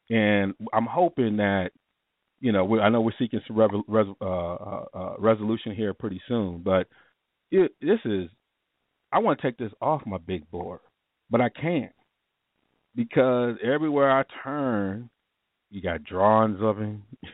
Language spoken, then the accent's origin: English; Ann Arbor, Michigan, United States; You know, I grew up in Michigan, Ann Arbor, watched Brady, loved him.